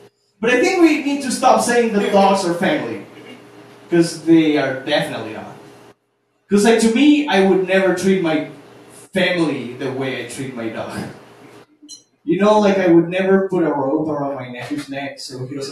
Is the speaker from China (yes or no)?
yes; China; now in United States; We came from China, right?